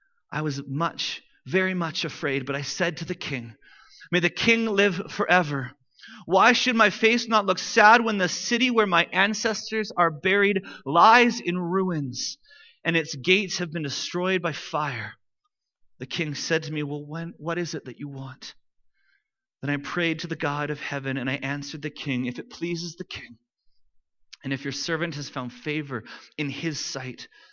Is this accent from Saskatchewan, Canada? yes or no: no; Ladner, British Columbia, Canada; I grew up in Delta, BC, the municipality of Delta, a town called Ladner in the greater kind of area of Delta.